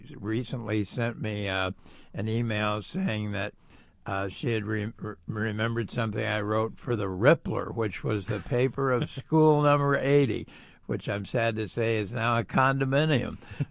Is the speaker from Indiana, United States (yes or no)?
yes; Indiana, United States; guys from New York, and I was like, you know, really an oddball from Indiana, and they made fun of my accent.